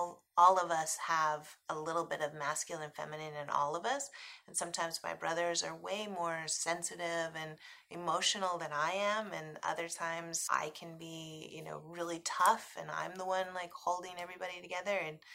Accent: Utah, United States; It's loosely based on experience that I grew up in Utah, but I went one summer to work in a fish cannery in Alaska just to raise money to move to New York City to become a superstar.

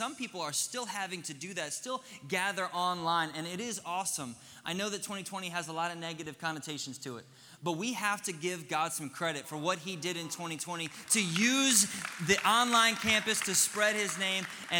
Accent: Michigan, United States; I'm actually from Michigan, born and raised from the Mitten.

